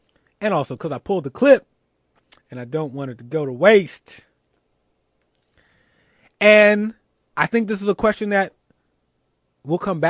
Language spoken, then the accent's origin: English; Philadelphia, Pennsylvania, United States; who is an NFL player for my hometown, Philadelphia Eagles